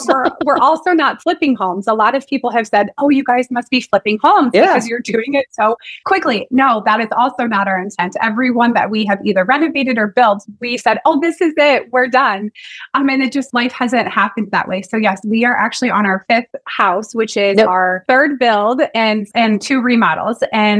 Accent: Dubuque, Iowa, United States; I grew up in Dubuque, which is about 1 hour and 15 minutes from where we are now.

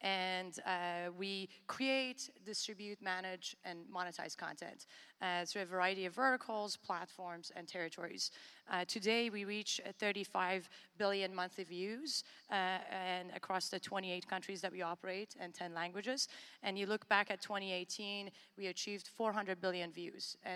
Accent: Tehran, Tehran Province, Iran; now in Canada; I was born in Iran, in Tehran, during the war and the revolution. And as a kid growing up in Iran, we had access to a limited number of channels.

